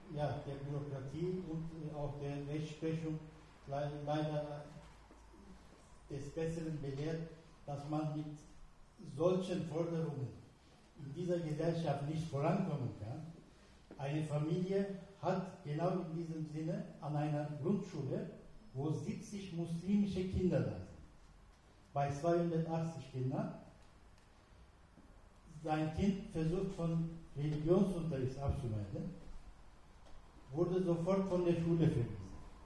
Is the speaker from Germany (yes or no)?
yes; Mönchengladbach, North Rhine-Westphalia, Germany; Ich komme aus Mönchengladbach.